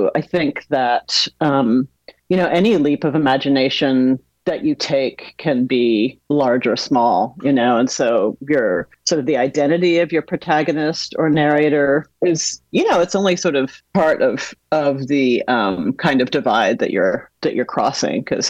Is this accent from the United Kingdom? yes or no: no; Canada; moved away as an adult; also born or lived in Boston, United States; now in United States; I grew up in Canada, though I was born in Boston, and I went to college down in the States, and I have been here basically ever since then.